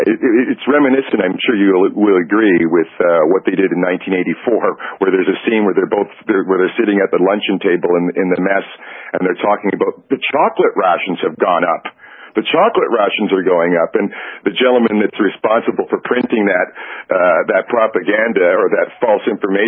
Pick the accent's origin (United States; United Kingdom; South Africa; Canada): Canada; It's about probably about 30, 35 degrees this morning here in Montreal. So it's a little chilly, but we're Canadian.